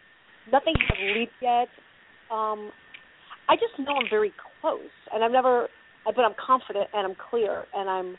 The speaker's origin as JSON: {"language": "English", "region": "California", "country": "United States", "said": "No, I'm from California."}